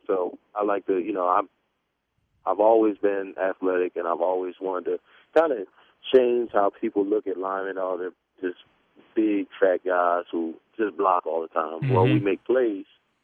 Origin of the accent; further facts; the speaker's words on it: Philadelphia, Pennsylvania, United States; And, you know, the great area is a little different from where I grew up at in Philly.